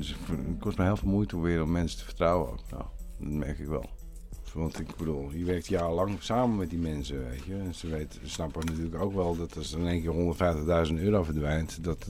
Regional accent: North Holland, Netherlands; Ik kom uit een heel goed gezin. Met een achtergrond. Opgegroeid in het Gooi.

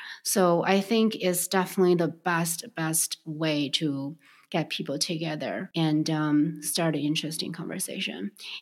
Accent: Beijing, China; So I grew up in Beijing.

